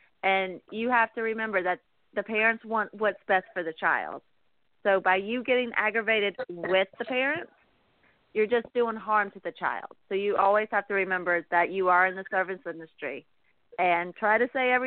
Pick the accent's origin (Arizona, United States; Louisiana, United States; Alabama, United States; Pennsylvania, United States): Louisiana, United States; Baton Rouge; I'm from Baton Rouge, Louisiana.